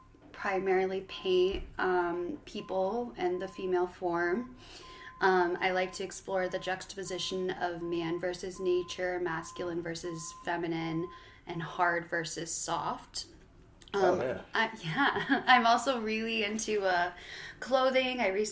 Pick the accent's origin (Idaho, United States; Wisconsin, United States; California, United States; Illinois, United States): Idaho, United States; I'm an Idaho native. I was born in St. Luke's downtown.